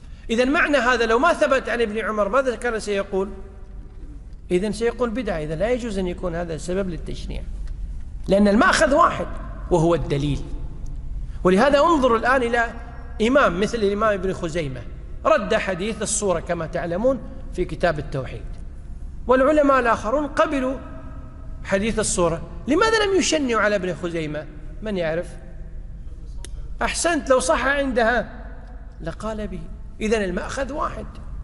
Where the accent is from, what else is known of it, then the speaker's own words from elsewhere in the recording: Kuwait; عندنا في الكويت مثلا القاضي يسمى القاضي الإيش؟